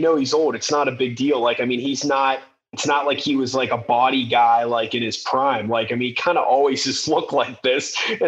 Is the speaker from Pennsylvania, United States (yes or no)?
yes; Pittsburgh, Pennsylvania, United States; I'm from Pittsburgh. I'm a Pittsburgh Steeler fan, Ben Roethlisberger.